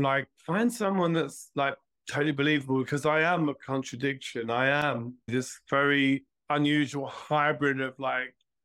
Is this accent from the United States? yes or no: no; Ireland; who understands who I am as an Irish man, as a gay man